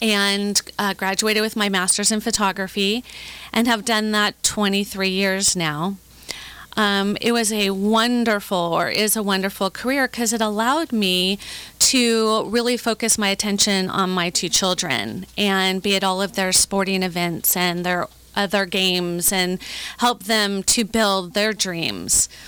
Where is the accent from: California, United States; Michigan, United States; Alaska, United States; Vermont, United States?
California, United States; And I reminded them that I am 5 generations from Orange County, and Ohio is never going to be a place that I would, you know, be able to thrive in.